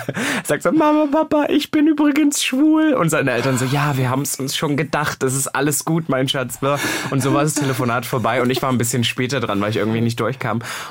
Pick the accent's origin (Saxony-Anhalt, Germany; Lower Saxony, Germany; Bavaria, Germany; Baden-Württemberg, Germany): Saxony-Anhalt, Germany; Halle; ich komme aus Halle. Und die Leute denken halt immer, ich bin wirklich im größten Kuhkaff aufgewachsen. Das stimmt ja nicht. Halle ist ja eine Großstadt, ne? Die auch, ich glaube, fast 300.000 Einwohner inzwischen hat. Deswegen bin ich schon ein Stadtkind.